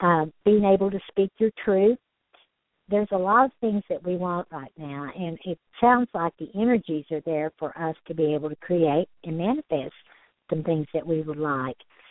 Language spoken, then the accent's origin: English; Southern United States, United States; I said, no, I'm from the South. I like it hot.